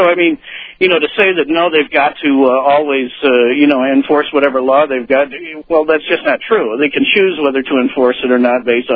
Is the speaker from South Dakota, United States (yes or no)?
yes; South Dakota, United States; I'm from South Dakota, man. You know, the speed limit is more a speed suggestion around here.